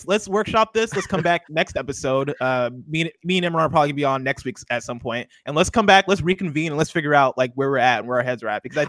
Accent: Illinois, United States; I did come up in Illinois, and I grew up in Illinois, which has, I feel like, the extremes of all the seasons.

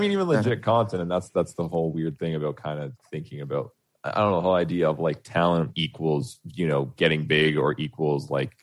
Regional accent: Canada; born there; Because my background is Slavic. Like, my parents are like, I'm Canadian as fuck because I was born here.

